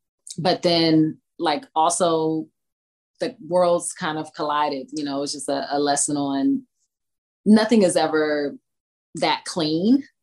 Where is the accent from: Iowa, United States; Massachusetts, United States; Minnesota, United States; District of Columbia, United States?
District of Columbia, United States; Washington; I mean, I valued growing up in Southeast DC. I valued growing up in what we call the hood because it made me feel like I was streetwise.